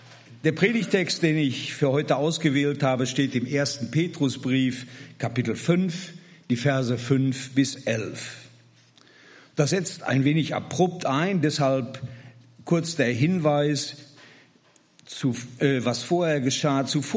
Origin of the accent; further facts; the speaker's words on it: Gelsenkirchen, North Rhine-Westphalia, Germany; Ich komme aus Gelsenkirchen-Buer, bin 71 Jahre alt, verheiratet, 3 Kinder, 5 Enkelkinder.